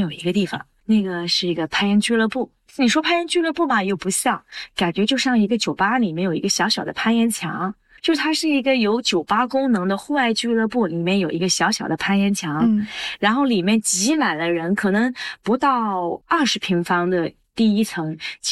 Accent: Hunan, China; 然后一聊啊，他也是湖南的，我也是湖南的，就认识上了。

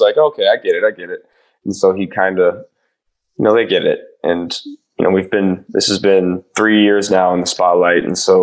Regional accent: Ohio, United States; I'm from Ohio. They're from Ohio. We all understand each other.

